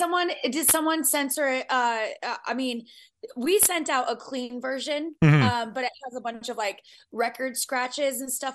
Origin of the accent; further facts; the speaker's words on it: Utah, United States; No, I'm from Utah originally, so I know exactly what you're going through.